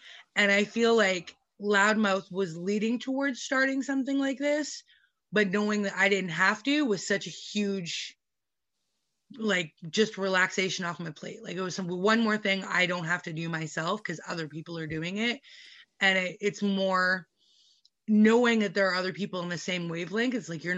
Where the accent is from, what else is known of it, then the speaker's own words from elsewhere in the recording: Alberta, Canada; I grew up in Alberta, for those that don't know. And so it was a lot of white people, a lot of white men specifically